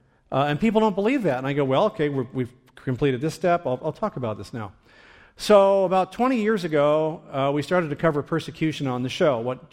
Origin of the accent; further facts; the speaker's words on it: United States; also born or lived in Germany; I said, I'm an American boy. We're in an Arab country.